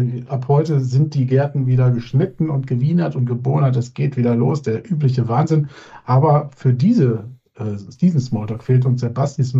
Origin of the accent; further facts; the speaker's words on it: Aachen, North Rhine-Westphalia, Germany; ich bin im Rheinland geboren, in Aachen aufgewachsen, in Öscherjong.